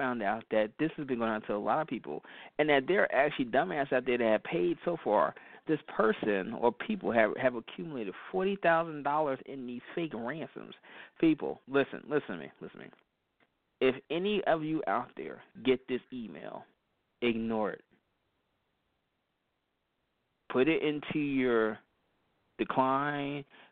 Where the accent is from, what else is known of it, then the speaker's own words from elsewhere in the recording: East Orange, New Jersey, United States; I'm playing this a lot because this young lady, she is from my hometown of East Orange, New Jersey.